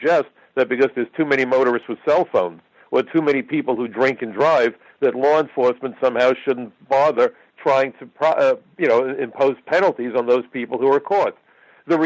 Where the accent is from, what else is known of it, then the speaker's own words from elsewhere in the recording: New York, United States; I'm a New Yorker. New York State hits the trifecta.